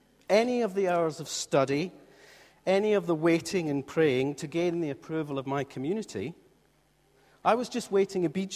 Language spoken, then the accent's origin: English; Scotland, United Kingdom; Being Scottish, of course, the budget doesn't run very far.